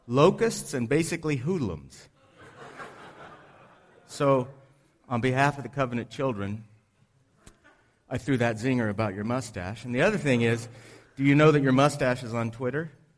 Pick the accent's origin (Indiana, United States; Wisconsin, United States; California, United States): California, United States; I'm from Southern California. And it is a privilege to be here.